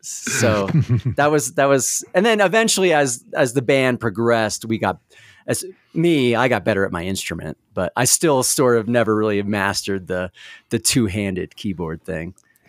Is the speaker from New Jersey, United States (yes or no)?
yes; New Jersey, United States; So I come from I'm from New Jersey. I grew up on